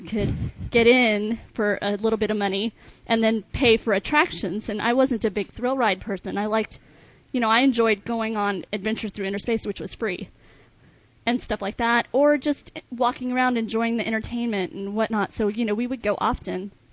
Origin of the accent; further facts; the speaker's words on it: California, United States; we grew up in Southern California, so we went to the art museums and the galleries